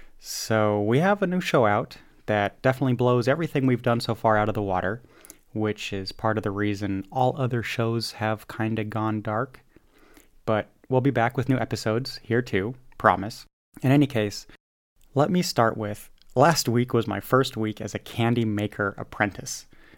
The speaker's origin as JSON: {"language": "English", "country": "United States", "said": "I do a show about the US in German, and since I'm an American, I give a slice of my private life every once in a while"}